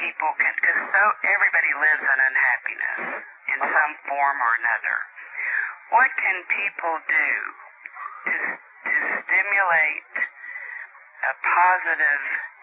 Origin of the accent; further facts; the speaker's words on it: Alabama, United States; I'm from Alabama, but I'm married to a South African, so I probably have some combination there.